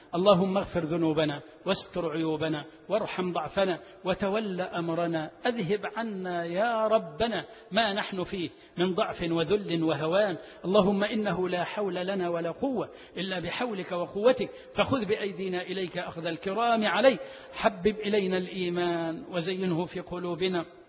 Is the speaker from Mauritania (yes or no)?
no; Egypt; اجعل بلدنا مصر وسائر بلاد المسلمين أمنا أمانا سلما سلاما.